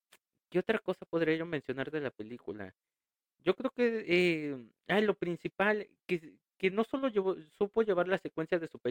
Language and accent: Spanish; Mexico; como decimos aquí en México y como dicen en mi pueblo, me cayó bien gorila, o sea, bien gordo